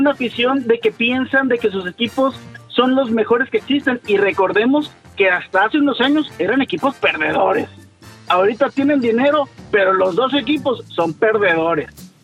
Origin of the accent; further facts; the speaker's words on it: Veracruz, Mexico; now in Monterrey, Mexico; No, soy de Veracruz. Llegué hace 9 años acá a Monterrey.